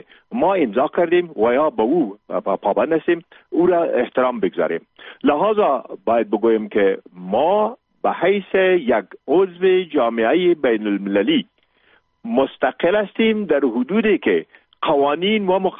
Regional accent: Afghanistan; ما افغان هستیم

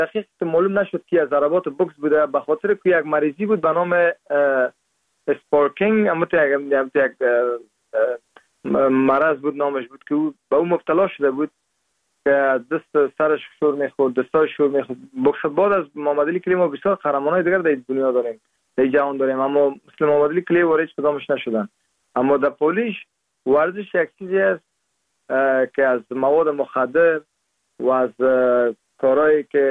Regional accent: Siagerd, Parwan, Afghanistan; moved away as an adult; now in United States; در سال 1383 در استولی سیاگرد ولایت پروان متولد شدیم

